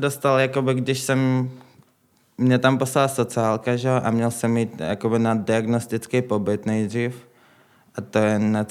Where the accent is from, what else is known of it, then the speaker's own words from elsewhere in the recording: Russia; now in Czech Republic; Přijel jsem sem s rodičema, no. Narodil jsem se v Rusku. Tam jsem nějakou dobu bydlel